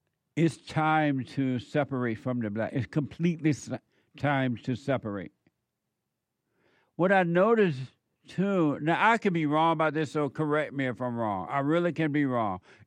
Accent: Alabama, United States; When I was growing up in Alabama, white people and black people didn't live together, but they got along better.

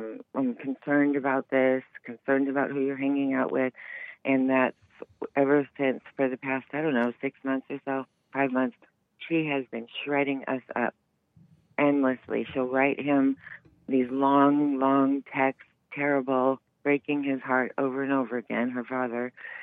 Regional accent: Chicago, Illinois, United States; I am from Chicago. I was born in Chicago.

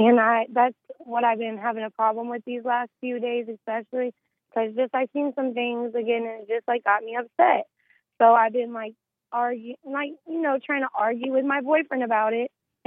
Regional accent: Tampa, Florida, United States; Yeah, I'm from Tampa, Florida.

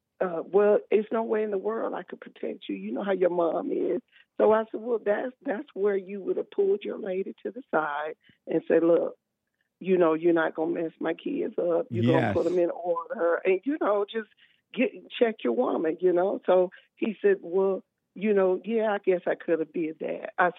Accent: Alabama, United States; This weekend, I went down to my hometown, which is

